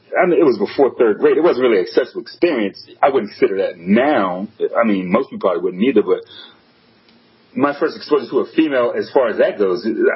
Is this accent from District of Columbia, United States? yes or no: yes; Washington, District of Columbia, United States; I was raised in Washington, D.C., and we lived in a row house.